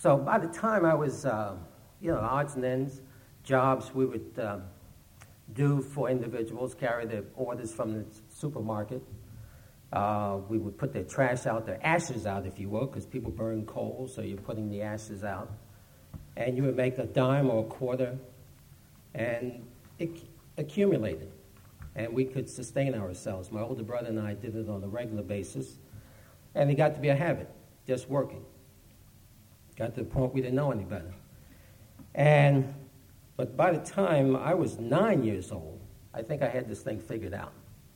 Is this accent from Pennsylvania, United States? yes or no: yes; Philadelphia, Pennsylvania, United States; But growing up in South Philadelphia, my 89-year-old mom, who'll be 90 years old in January, is still living in the second row house that we grew up in South Philly, 23rd and Christian.